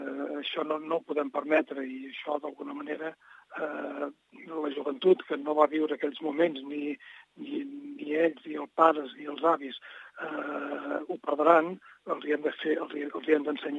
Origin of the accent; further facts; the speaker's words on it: Calonge, Catalonia, Spain; quan jo era petit, que vivia a Calonge, que és un barri de Puigdevell